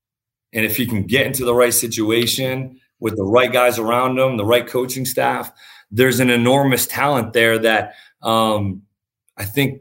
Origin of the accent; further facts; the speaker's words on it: Northeast, United States; And I'm from the Northeast, like you said, and then went out to L.A.